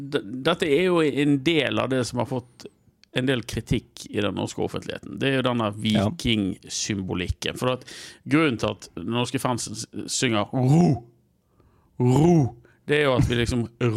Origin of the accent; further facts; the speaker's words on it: Øygarden, Vestland, Norway; Ja, jeg er jo fra Øygarden, jeg også. Ja. Vi er fra samme kommune